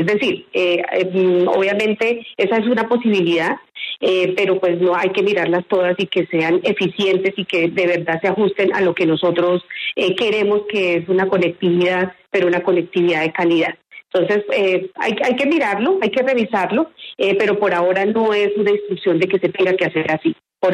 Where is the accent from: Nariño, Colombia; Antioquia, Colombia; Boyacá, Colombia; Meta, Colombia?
Boyacá, Colombia; Aquitania; born there; yo nací en Aquitania, Boyacá. Mi papá fue agricultor de cebolla larga, mi mamá una profesora de escuela rural.